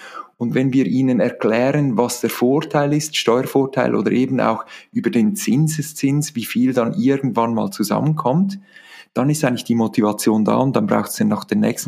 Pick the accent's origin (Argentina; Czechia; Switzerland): Switzerland; bei uns in der Schweiz